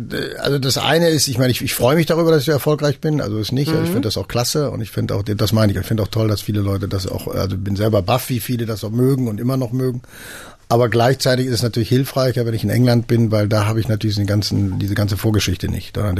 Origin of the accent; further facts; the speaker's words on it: Bochum, North Rhine-Westphalia, Germany; ich komme nur aus Bochum, aus dem Ruhrgebiet und war mit 4 Jahren zum ersten Mal beim VfL im Stadion